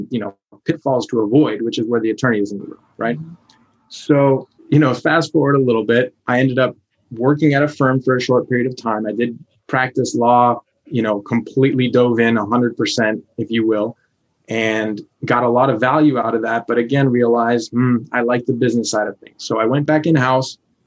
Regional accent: Los Angeles, California, United States; Oh, I'm from LA originally.

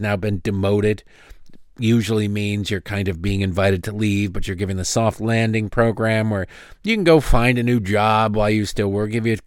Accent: Dearborn, Michigan, United States; If you look at the Midwest, and I am from the Midwest, Midwesterners are not rabid radical lefties.

